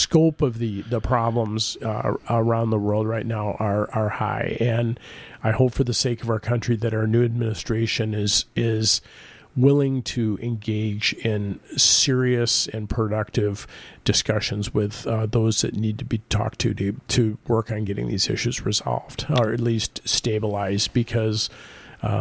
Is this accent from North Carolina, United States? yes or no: yes; North Carolina, United States; born there; I was born in North Carolina in 1963.